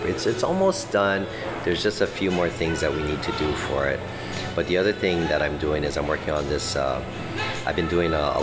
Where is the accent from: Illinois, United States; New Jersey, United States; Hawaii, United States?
Hawaii, United States; I was born and raised here in Hawaii all this time